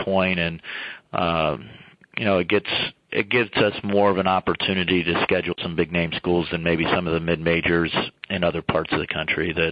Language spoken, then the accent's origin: English; Ohio, United States; Well, I'm from Ohio, and I love Ohio